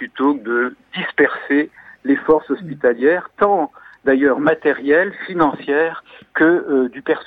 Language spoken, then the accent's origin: French; Paris, Île-de-France, France; Moi, je suis parisien, je travaille à Paris.